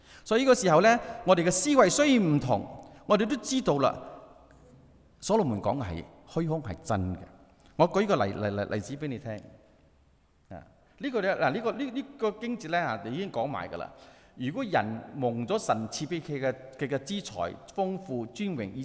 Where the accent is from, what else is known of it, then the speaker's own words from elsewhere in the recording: China; 因为当时他要同人好像我们中国人那样将公主嫁回邦，就是要议和